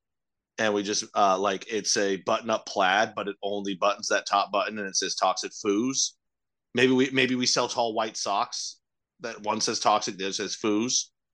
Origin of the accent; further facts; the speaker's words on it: Ireland; I think I would also get March, though, because I'm Irish.